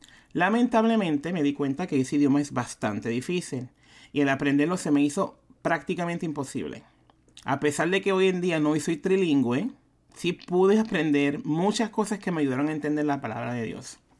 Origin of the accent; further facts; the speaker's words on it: Carolina, Puerto Rico; now in Maryland, United States; vivo en Maryland con mis hijos, que trabajo en el Tribunal de Inmigración, que soy nacida y criada en Puerto Rico, que mi mamá es enfermera y que mi papá era policía. Saben que soy la menor de 4 hermanos y que crecí en un pueblo llamado Carolina.